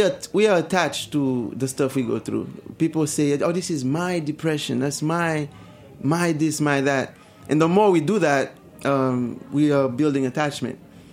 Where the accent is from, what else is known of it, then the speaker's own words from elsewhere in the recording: Haiti; I remember growing up in Haiti